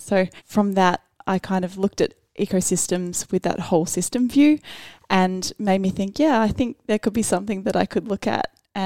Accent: Hobart, Tasmania, Australia; I grew up in Hobart and have lived in Tasmania my whole life.

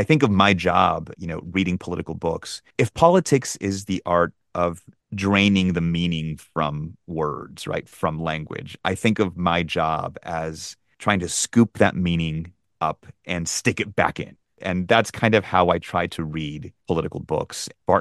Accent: Peru; moved away as an adult; also born or lived in California; now in United States; I came from Peru twice. I came when I was a little boy, and we lived in California for a few years. Then we went back to Peru until I finished like middle school and high school, and then I came back for college.

